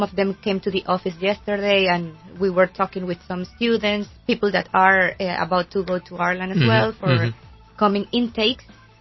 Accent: Las Tablas, Los Santos, Panama; We are from Las Tablas here in Panama.

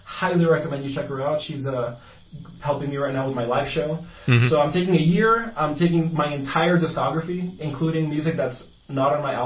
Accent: Guatemala; also born or lived in New York, United States / Panama; I lived in New York for 10 years. I was in Panama just recently for 4 years. I just moved back to my home country of Guatemala. I lived in Tanzania for a year as well

